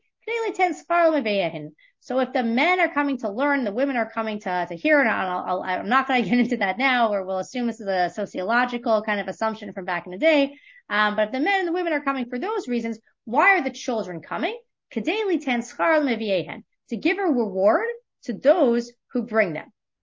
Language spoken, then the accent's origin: English; Montreal, Quebec, Canada; And I remember as a little kid in my day school growing up in Montreal